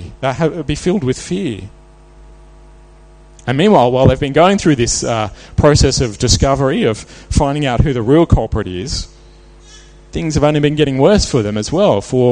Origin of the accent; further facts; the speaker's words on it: Queensland, Australia; Some of you might know I grew up in Queensland